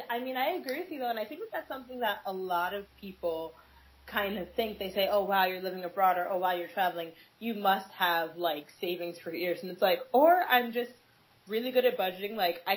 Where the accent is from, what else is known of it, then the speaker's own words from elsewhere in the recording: Brooklyn, New York, United States; I'm originally from Brooklyn, but when I was in middle school, my family, my immediate family and I, we moved upstate to a really, really, really small town in the middle of nowhere